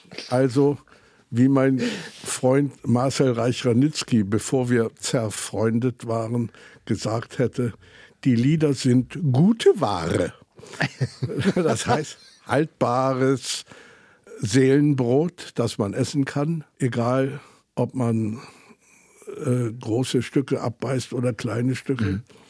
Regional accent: Hammerbrook, Hamburg, Germany; Bei uns wurde platt gesprochen, also komme ich nicht aus Hamburg, sondern aus Hammerbrook.

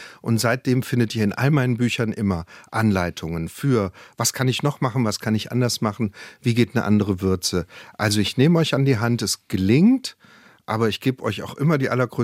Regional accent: Baden-Württemberg, Germany; Ich bin im Schwäbischen aufgewachsen.

